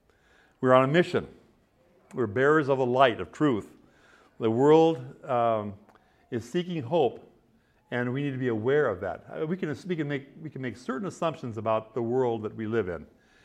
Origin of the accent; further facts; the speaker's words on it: Midwest, United States; I grew up in the Midwest where material things were not a lot of what we had.